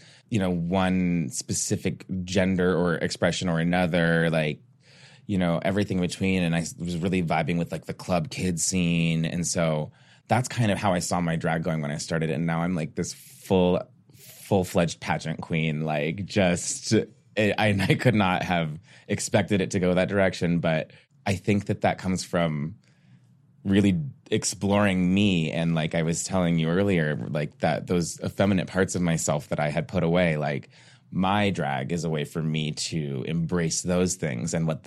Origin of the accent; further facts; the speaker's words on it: Phoenix, Arizona, United States; Well, I was born and raised here in Phoenix, Arizona. I'm an ASU Sun Devil.